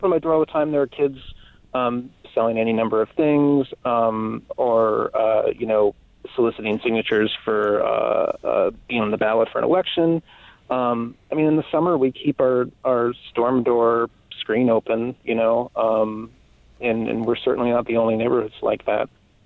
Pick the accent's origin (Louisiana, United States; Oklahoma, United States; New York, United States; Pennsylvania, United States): Louisiana, United States; New Orleans; I actually, it's funny, I grew up in New Orleans, so these stories about hurricanes certainly resonate as a child growing up and losing power for 2 weeks.